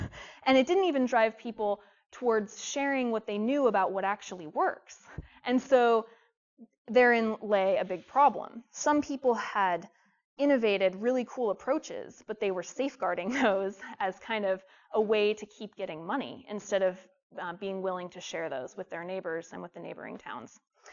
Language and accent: English; Hayfork, California, United States; So I love Northern California. As Yvonne said, I grew up in Hayfork. I came back here.